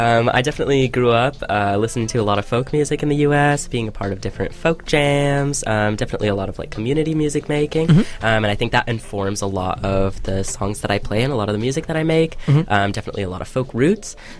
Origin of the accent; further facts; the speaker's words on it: New Mexico, United States; I'm from New Mexico, and so there's a great punk scene there.